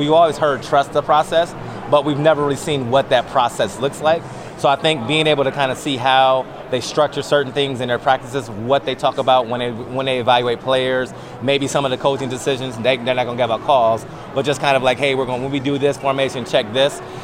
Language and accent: English; Columbus, Ohio, United States; It reminds me a lot of how I grew up in Columbus, Ohio, and being a Buckeye fan